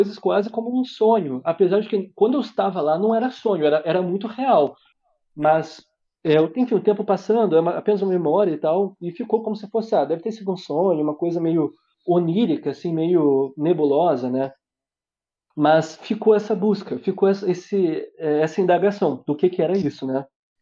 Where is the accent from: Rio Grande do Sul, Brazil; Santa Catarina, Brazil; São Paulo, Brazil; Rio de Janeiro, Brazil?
Rio de Janeiro, Brazil; eu sou do interior do Rio de Janeiro, né?